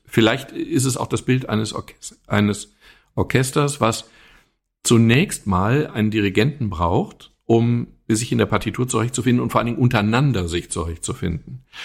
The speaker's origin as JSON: {"language": "German", "region": "North Rhine-Westphalia", "country": "Germany", "said": "Also hier, ich komme aus dem Ruhrgebiet, Grubenunglücke sind hier etwas, was viele Familien in ihrer persönlichen Biografie haben."}